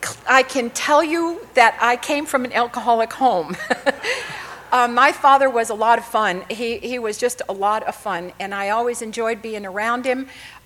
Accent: Chicago, Illinois, United States; born there; now in Texas, United States; I was born in Chicago. That's why I don't sound like I'm a Texan. I've only lived in Texas 36 years, and the only word I've learned so far is y'all.

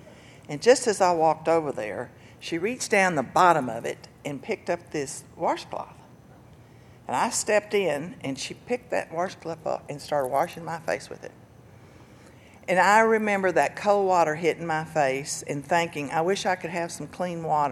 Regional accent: Texas, United States; I'm from Lubbock County, and Lubbock County had absolutely nothing, just nothing, still has nothing.

